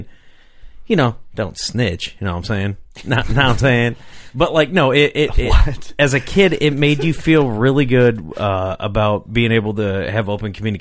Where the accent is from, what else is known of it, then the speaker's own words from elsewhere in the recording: Rock Island, Illinois, United States; And I remember growing up, I grew up in Rock Island, Illinois, and officers always had the you know, the DARE program.